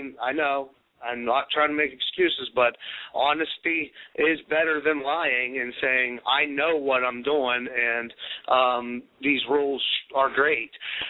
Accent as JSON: {"language": "English", "region": "the South", "country": "United States", "said": "I'm from the South, so, that's why I say this."}